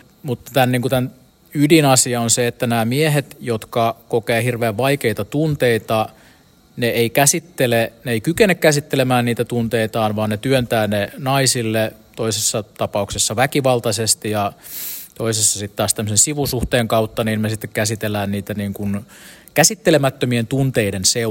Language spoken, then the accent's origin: Finnish; Tampere, Pirkanmaa, Finland; Mä oon tamperelainen freelance-ohjaaja